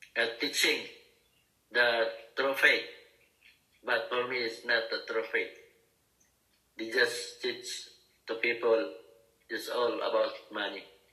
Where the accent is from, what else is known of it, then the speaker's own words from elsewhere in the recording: Philippines; English is a second language; I am a Filipino. I love being a Filipino